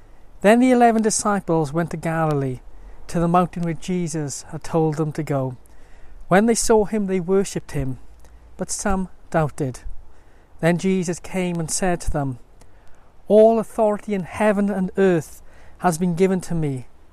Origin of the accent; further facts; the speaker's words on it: Merthyr Tydfil, Wales, United Kingdom; It was Saturday night out with the boys in my hometown of Merthyr Tydfil. You see, I grew up in this town with these guys who came like brothers to me.